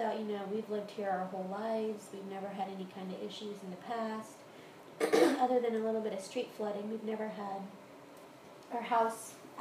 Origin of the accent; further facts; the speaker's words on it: Sugar Land, Texas, United States; also born or lived in Houston; I'm actually a native Houstonian. I was born and raised here, but I grew up after I was born in Houston. I was raised mostly in Sugar Land.